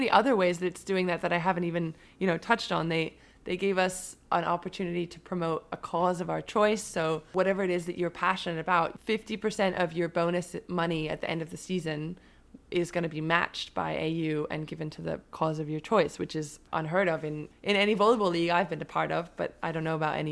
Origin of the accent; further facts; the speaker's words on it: United Kingdom; being a British player in England